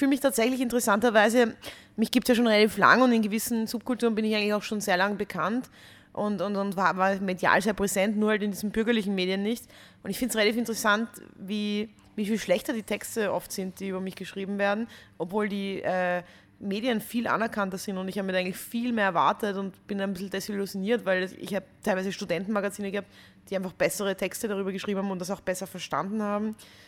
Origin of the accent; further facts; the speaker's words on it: Vienna, Austria; now in Klagenfurt, Austria; Nein, ich bin in Wien aufgewachsen und habe immer nur in Wien gelebt